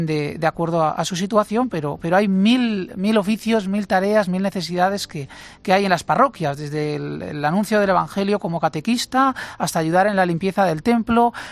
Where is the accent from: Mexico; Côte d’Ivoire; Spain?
Spain; Zaragoza, Aragon; born or raised there